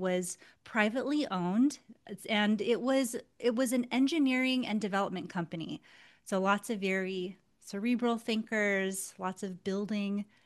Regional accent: Santa Cruz, California, United States; now in San Francisco, United States; But I grew up in Santa Cruz, California, which is a smaller beach town. And that feels like my heart home.

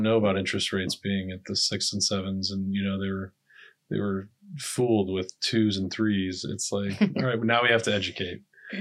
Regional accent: Cleveland, Ohio, United States; Cleveland.

